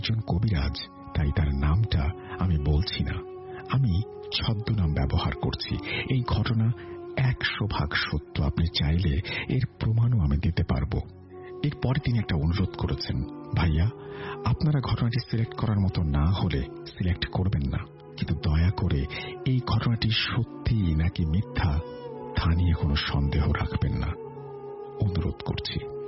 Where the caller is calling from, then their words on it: Mahadevpur, Rajshahi Division, Bangladesh; মহাদেবপুর নওগাঁ থেকে বলছি, নবম শ্রেণীতে পড়ি। আজ আমি আমার গ্রামের বাড়ি চেরাগপুরের